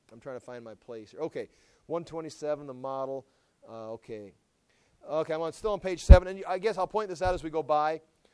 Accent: Iowa, United States; It's like, well, I'm from Iowa. Iowa? I know. And no, you don't know anything about Iowa.

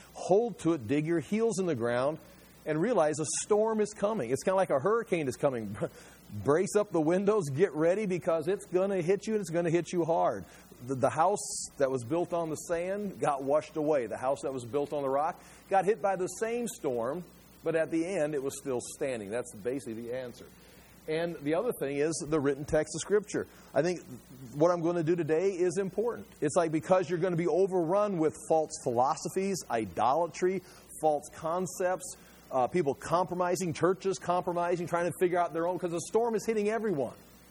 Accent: United States; As a Bible teacher, as an individual man, as an American, it's like, what do you do?

